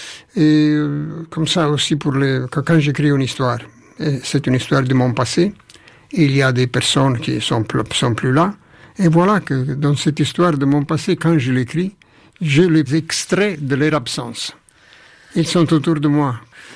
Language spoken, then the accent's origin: French; Naples, Campania, Italy; French is a second language; moved away as an adult; Non, c'est la ville où je suis né et grandi jusqu'à 18 ans. Donc c'est la ville de mon adolescence, de ma langue maternelle, de mon éducation sentimentale. Et certaines de mes histoires sont coincées dans Naples.